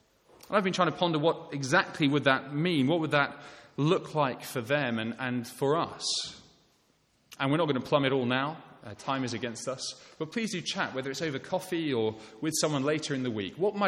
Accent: United Kingdom; for those of us who are British, because we're British

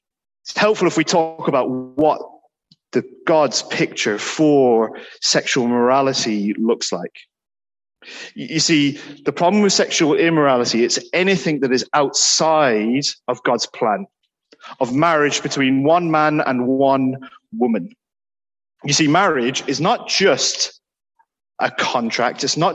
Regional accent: Ireland; For me, as an Irishman who tends to have a looser tongue than many, who likes to talk more than he should

